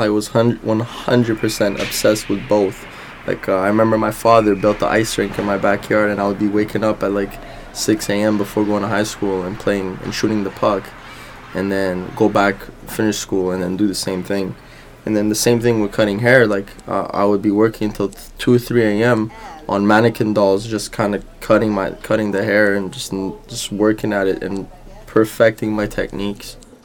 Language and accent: English; Montreal, Quebec, Canada; now in Toronto, Canada; I'm from Montreal, Canada, and I'm a stylist at Glassbox Barbershop now in Toronto. I've been here for the last 3 years